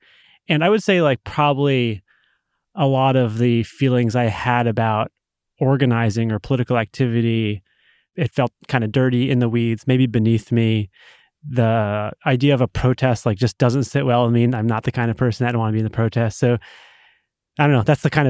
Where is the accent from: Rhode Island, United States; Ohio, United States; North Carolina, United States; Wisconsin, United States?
Rhode Island, United States; I grew up in Rhode Island in, you know, the 90s.